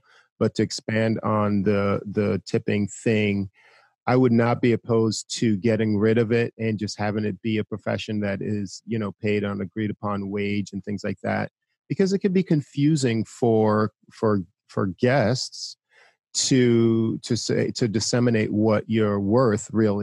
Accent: New York City, New York, United States; also born or lived in Antigua; I spent most of my time in Queens, New York, went to school in Buffalo, and I currently live in South Florida.

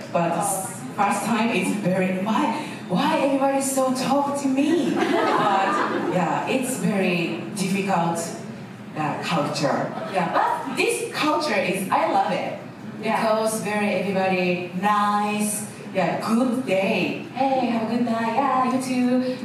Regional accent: Gifu, Japan; accent: Gifu dialect; English is a second language; Sometimes, yeah, so yeah, I'm sorry, I'm from Gifu, sorry. Intonation in the chant.

